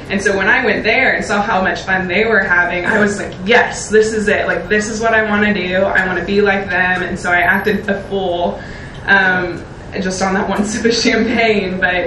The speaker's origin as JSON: {"language": "English", "town": "Rockport", "country": "United States", "tie": "born or raised there", "said": "And I was raised in Rockport, a little touristy coastal town"}